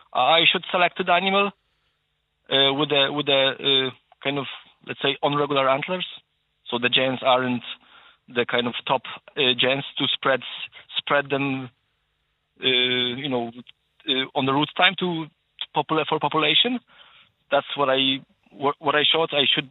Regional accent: Poland; now in Ireland; Yeah, I'm from Poland

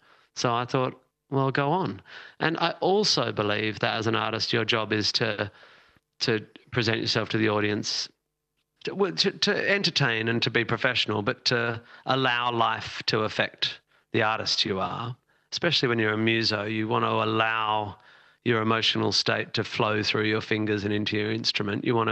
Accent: Sydney, New South Wales, Australia; my hometown of Sydney

